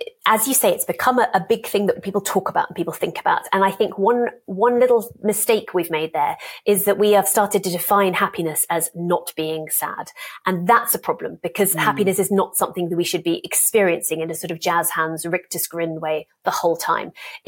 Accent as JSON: {"language": "English", "country": "United Kingdom", "lives_now": "Denmark", "said": "I am still British. I'm not going to live in Denmark forever"}